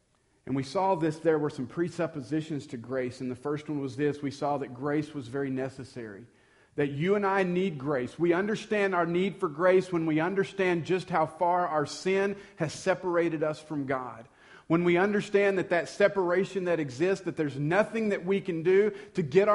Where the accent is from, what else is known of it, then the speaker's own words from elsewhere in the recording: Arkansas, United States; I'm from Arkansas.